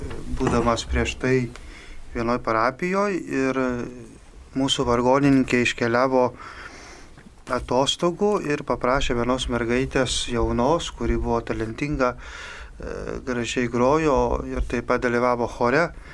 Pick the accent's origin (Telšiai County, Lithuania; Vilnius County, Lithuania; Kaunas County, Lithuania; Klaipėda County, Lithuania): Kaunas County, Lithuania; Prienai; aš esu iš Prienų ir pas mus yra viskas labai gražiai paskirstyta.